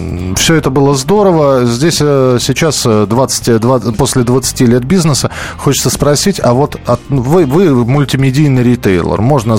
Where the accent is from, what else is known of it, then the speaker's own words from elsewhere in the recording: Moscow, Russia; я коренной москвич